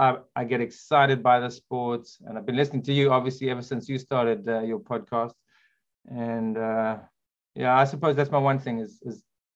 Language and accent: English; South Africa; now in Wales, United Kingdom; I'm a South African living in the UK in Wales.